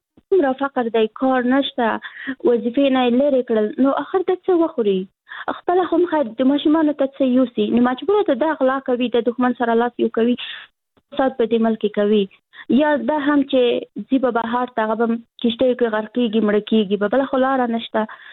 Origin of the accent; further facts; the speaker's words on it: Afghanistan; زه افغان یم، مسلمان یم